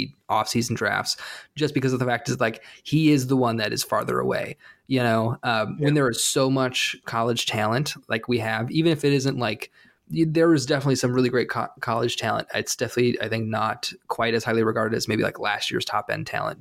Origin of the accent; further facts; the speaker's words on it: Indiana, United States; I'm from Indiana, so I guess that gives me a pass to mess up them.